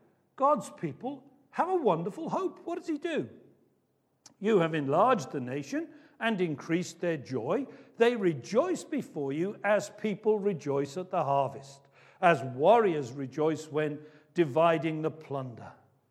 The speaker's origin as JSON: {"language": "English", "town": "Cardiff", "region": "Wales", "country": "United Kingdom", "tie": "born or raised there", "said": "I grew up in Cardiff, capital of the world."}